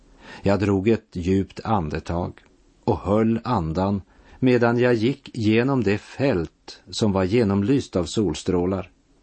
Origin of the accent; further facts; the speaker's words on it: Bygdsiljum, Västerbotten County, Sweden; I Bygdsiljum i Västerbotten, där jag växte upp, hade mina föräldrar konditori och en uteservering sommartid.